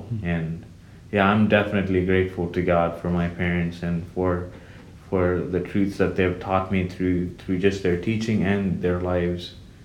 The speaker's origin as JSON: {"language": "English", "country": "India", "second_language": "English", "moved": "yes", "lives_now": "United States", "said": "life as an Indian here, I would say I do miss India"}